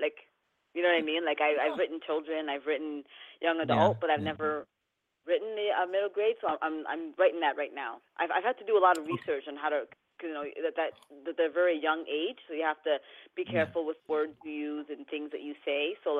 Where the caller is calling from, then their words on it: Hamilton, Ontario, Canada; I'm in Hamilton, Ontario.